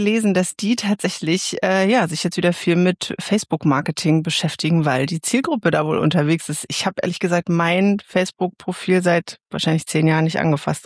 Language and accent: German; Guben, Brandenburg, Germany; Geografisch aus dem fast östlichsten Ort Deutschlands, aus Guben tatsächlich, im brandenburgischen Outback. Ich war irgendwo zwischen Frankfurt oder und Cottbus. Da komme ich her und mich hat's dann nach dem Abi aber direkt dort weggezogen.